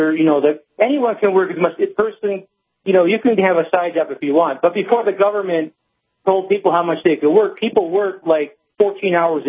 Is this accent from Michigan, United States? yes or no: yes; Detroit, Michigan, United States; I grew up in Detroit, and by that time, a lot of the auto industry was already automated with robots in the 60s.